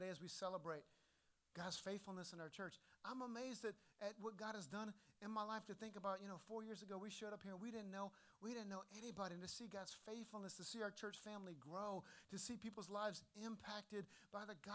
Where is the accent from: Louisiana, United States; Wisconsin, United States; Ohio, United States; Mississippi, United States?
Louisiana, United States; New Orleans; And my grandmother, she lived in New Orleans, my hometown. She grew up in New Orleans.